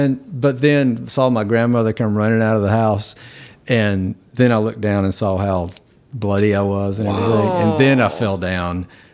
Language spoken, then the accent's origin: English; Winston-Salem, North Carolina, United States; Born and raised in Winston-Salem, yeah.